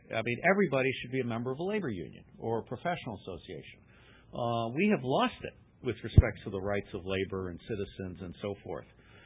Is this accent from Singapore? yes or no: yes; Singapore; When I was growing up in Singapore